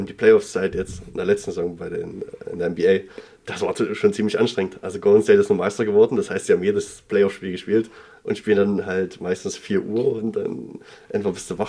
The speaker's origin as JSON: {"language": "German", "town": "Erfurt", "region": "Thuringia", "country": "Germany", "tie": "born there", "said": "Ich bin in Erfurt geboren."}